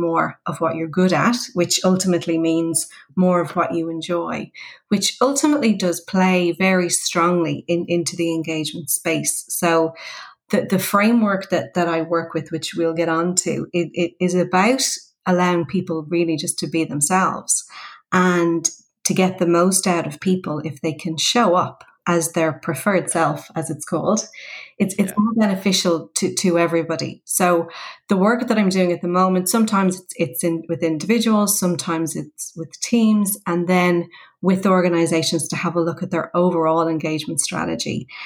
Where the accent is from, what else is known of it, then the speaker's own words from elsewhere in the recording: Dublin, Leinster, Ireland; now in Wicklow, Ireland; So no, I'm in County Wicklow. So I'm originally from Dublin, but I moved to Wicklow about 3 years ago, which is just south of Dublin. So I'm in a lovely place by the sea.